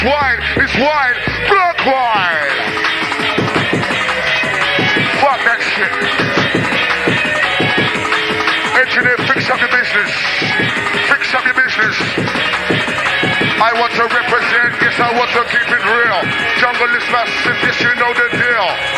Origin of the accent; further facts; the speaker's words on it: London, United Kingdom; I'm 24, I'm from South London